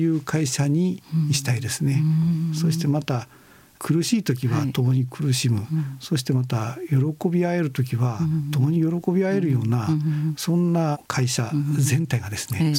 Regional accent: Toyama, Japan; 富山で私も生まれ育ったわけですけど

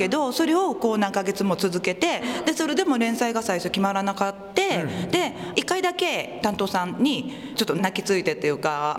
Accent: Kyoto, Japan; born there; now in Toyama, Japan; もともとは京都生まれでお嫁に来たんです、富山に。

